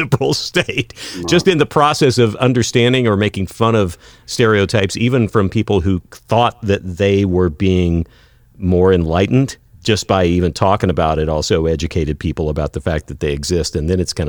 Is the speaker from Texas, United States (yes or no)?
yes; Texas, United States; moved away; growing up in West Texas, I experienced a certain amount of racism, sometimes within my own family